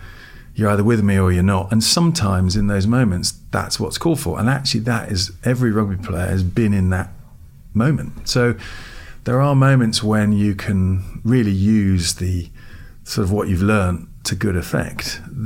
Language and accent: English; United States; and I grew up in America, so I always wanted to go back and run a business there.